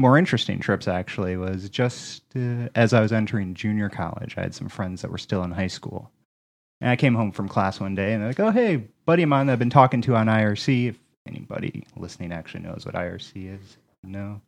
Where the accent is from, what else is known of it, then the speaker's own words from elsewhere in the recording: Michigan, United States; As I said earlier in the episode, we're both from Michigan originally.